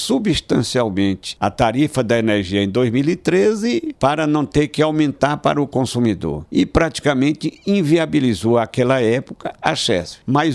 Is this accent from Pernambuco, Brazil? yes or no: no; Piauí, Brazil; apoiando a região Nordeste que eu pertenço, que eu sou do Piauí.